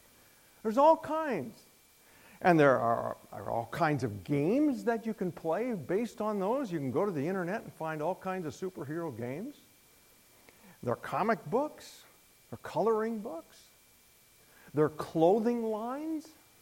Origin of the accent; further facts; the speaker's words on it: United States; I know I'm an American, and I'm walking on dangerous ground here talking about the Queen.